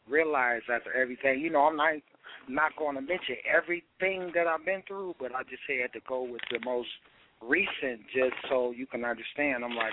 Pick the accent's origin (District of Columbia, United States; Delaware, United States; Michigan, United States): Michigan, United States; Detroit; I'm from Detroit, Michigan on the east side.